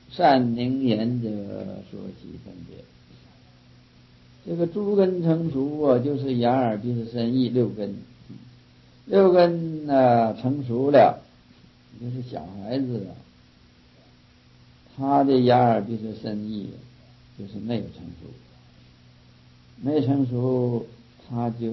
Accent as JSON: {"language": "Chinese", "country": "China", "said": "你像就是我们中国人没有学过英文的"}